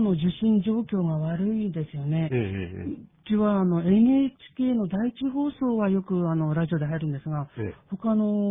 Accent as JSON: {"language": "Japanese", "town": "Sapporo", "region": "Hokkaido", "country": "Japan", "tie": "born or raised there", "also_born_or_lived": "Mikasa", "said": "私は、炭鉱の町だった三笠市で生まれました。"}